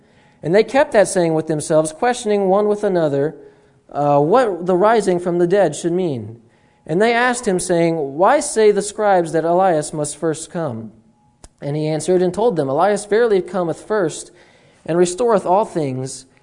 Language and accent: English; North Dakota, United States; You know, I grew up in North Dakota